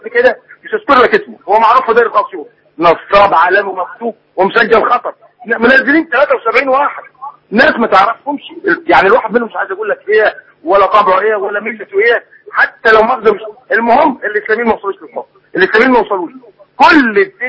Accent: Upper Egypt, Egypt; وراحوا تراجعوا عندنا في الصعيد وتلموا حوالين مديريات الامن

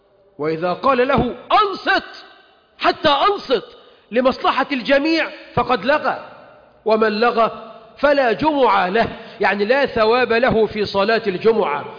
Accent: Egypt

